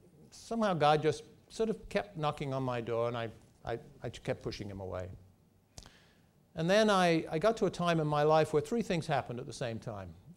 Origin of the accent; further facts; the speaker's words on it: England, United Kingdom; moved away as an adult; now in United States; I grew up in England, as I mentioned this morning. I came to the United States when I was in my early 20s, and I've been here ever since. So I'm now a naturalized American, but grew up in the Church of England, back in England.